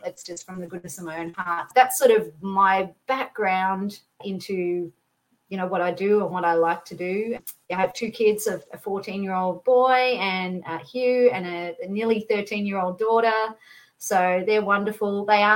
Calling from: Melbourne, Victoria, Australia; yes, I'm in Melbourne, Victoria, which is down the south of the country.

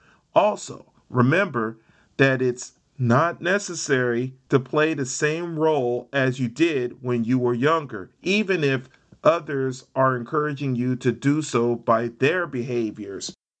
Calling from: California, United States; I'm speaking from Northern California, my area, around my area, we've dealt with fires, illness.

